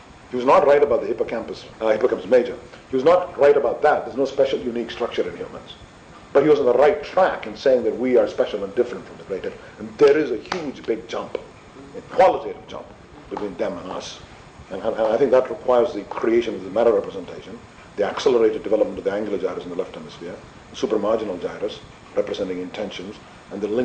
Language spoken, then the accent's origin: English; India; I come from India